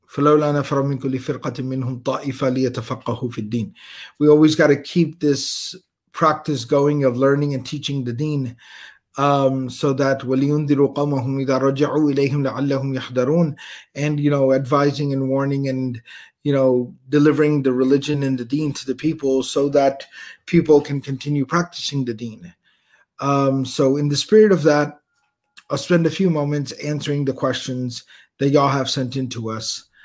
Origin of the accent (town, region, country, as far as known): Texas, United States